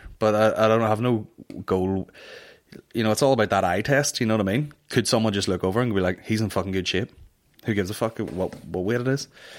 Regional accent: Northern Ireland, United Kingdom; To have people forget that I'm from Northern Ireland.

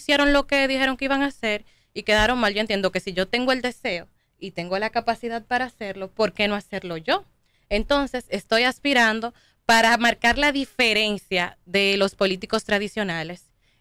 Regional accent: Distrito Nacional, Dominican Republic; Porque también vengo de un barrio. Yo vengo de el sector del Quisqueya y Los Praditos.

